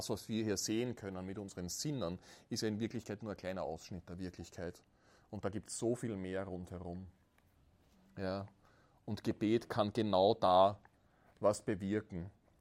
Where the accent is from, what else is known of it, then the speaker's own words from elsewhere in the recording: Austria; Und ich weiß, wir haben so ein gestörtes Verhältnis, gerade bei uns in Österreich, zu Kampf und zu Krieg, weil wir zwei Kriege verloren haben